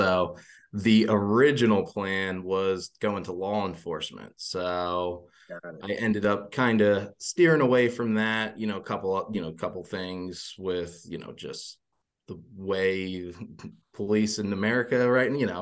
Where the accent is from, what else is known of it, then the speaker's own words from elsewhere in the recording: New Jersey, United States; Absolutely. Yep. Born and raised in New Jersey. Started wrestling at the age of four up there.